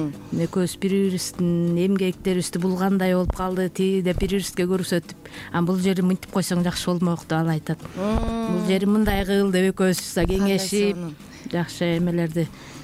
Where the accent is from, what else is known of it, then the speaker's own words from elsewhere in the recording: Naryn, Naryn Region, Kyrgyzstan; Мен өзүм Нарын шаарында чоңойгом, Нарын шаарында төрөлгөм, Нарын шаарында окугам, англис тили боюнча окуп бүткөм